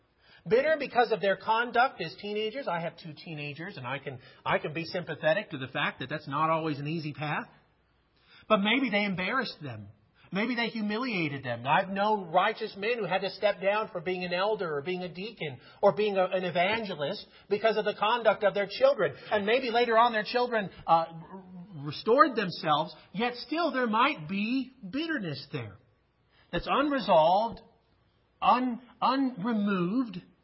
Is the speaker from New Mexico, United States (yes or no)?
yes; Las Cruces, New Mexico, United States; I told you earlier, I grew up on a pecan farm, and we grew up down in the Las Cruces, New Mexico area, right on the river.